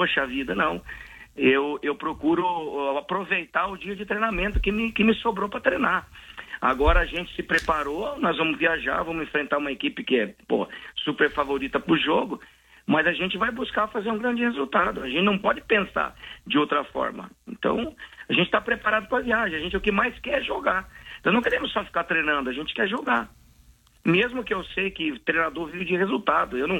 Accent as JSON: {"language": "Portuguese", "town": "Londrina", "region": "Paraná", "country": "Brazil", "lives_now": "Sorocaba, Brazil", "said": "E eu hoje tenho o prazer aqui de estar numa cidade que eu sou de Londrina, né? Mas eu amo Sorocaba, eu tenho aqui como minha cidade também"}